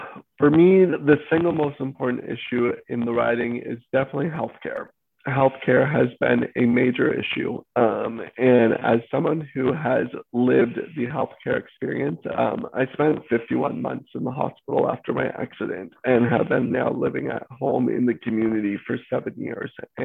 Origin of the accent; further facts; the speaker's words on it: South Frontenac, Ontario, Canada; I grew up in South Frontenac and Central Frontenac, part of the riding. I spent my entire life living on a lake and everything in that area.